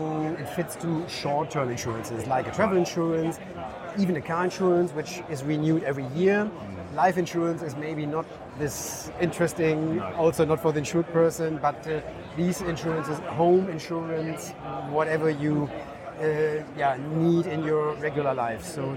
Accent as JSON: {"language": "English", "country": "Germany", "second_language": "English", "said": "I'm from Germany."}